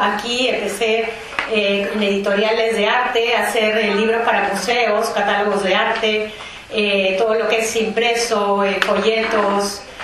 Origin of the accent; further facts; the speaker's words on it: Lima, Peru; moved away as an adult; also born or lived in United States; Llevo aquí prácticamente 30 años. Soy peruana de origen, nací en Lima.